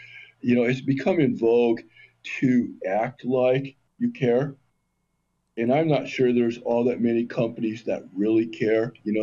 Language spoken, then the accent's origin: English; Colorado, United States; well, I'm from Colorado, so we have a lot of marijuana out here.